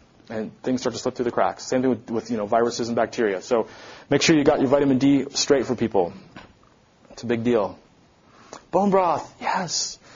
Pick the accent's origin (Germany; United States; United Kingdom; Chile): United Kingdom; Wales; But I'm Welsh. I'm from the northern part of Europe.